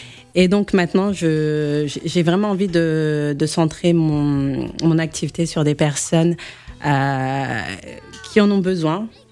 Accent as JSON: {"language": "French", "country": "Senegal", "said": "On dit moussor chez nous au Sénégal."}